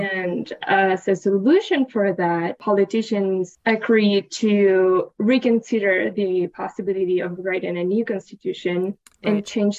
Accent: Santiago, Santiago Metropolitan Region, Chile; English is a second language; moved away as an adult; now in United States; I'm originally from Santiago, from Chile. Mm-hmm. And I spent most of my life in the southwest area of Santiago. Mm-hmm. But I've been here in the US for 5 years.

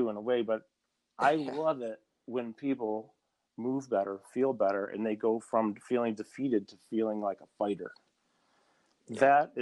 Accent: Syracuse, New York, United States; You were in my hometown like 2 or 3 weeks ago, and I was in San Diego teaching.

